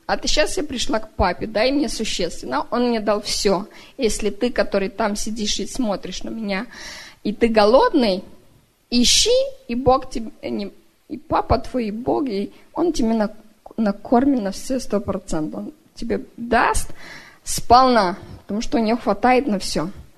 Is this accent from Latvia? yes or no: no; Moldova; Я пришла из Молдавии, город Аргеев.